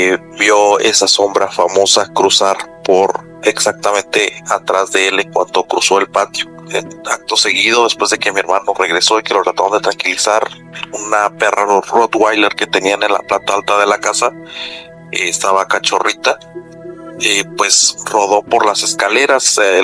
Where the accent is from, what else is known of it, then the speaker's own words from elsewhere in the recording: Morelia, Michoacán, Mexico; soy de Morelia, Michoacán.